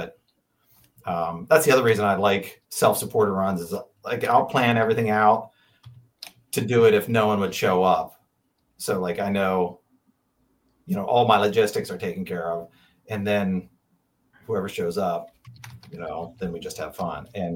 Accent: Pennsylvania, United States; accent: Franklin County; Yeah, that's my Franklin County accent.

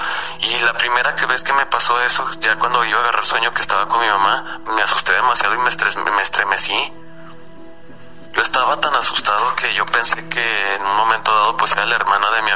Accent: Gómez Palacio, Durango, Mexico; soy de Gómez Palacio, Durango.

